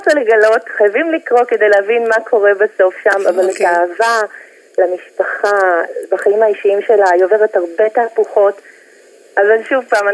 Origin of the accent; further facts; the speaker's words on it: Beersheba, Southern District, Israel; also born or lived in Germany; now in Netanya, Israel; עזבתי את באר שבע, אגרתי בבנימינה, עברנו לגרמניה, חזרנו, היום אני בנתניה.